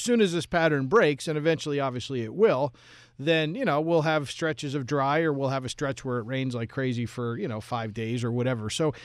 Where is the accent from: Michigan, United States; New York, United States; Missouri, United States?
New York, United States; Albany; when I was a kid growing up in Albany, we had a huge snowstorm on Thanksgiving.